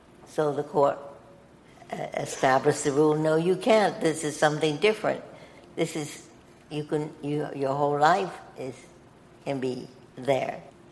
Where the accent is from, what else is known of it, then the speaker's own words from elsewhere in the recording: Brooklyn, New York, United States; What we had in common is that we were both born and bred in Brooklyn, New York.